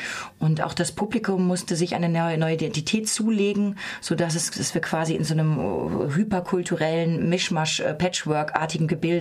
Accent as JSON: {"language": "German", "town": "Bad Salzuflen", "region": "North Rhine-Westphalia", "country": "Germany", "also_born_or_lived": "Hamburg / Freiburg", "lives_now": "Berlin, Germany", "said": "Bad Salzuflen in Ostwestfalen, das habe ich schon fast wieder vergessen. Dann gibt es Hamburg, wo ich sehr lange gewohnt habe. Dann gibt es Berlin, wo ich jetzt seit 8 Jahren wohne."}